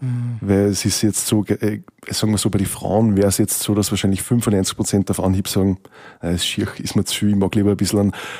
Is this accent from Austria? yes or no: yes; Kirchdorf an der Krems, Upper Austria, Austria; born there; now in Steyr, Austria; In Kirchdorf an der Krems.